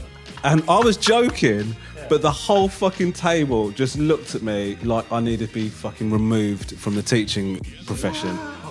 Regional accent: United Kingdom; I don't know if it's because I'm British and also I've got a sort of a fairly non-expressive face

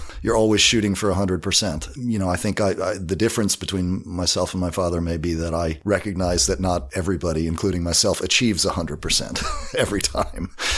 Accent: Durham, New Hampshire, United States; And so Durham, New Hampshire would probably be considered my hometown. I got there when I was about 7 and went off to boarding school at age 13.

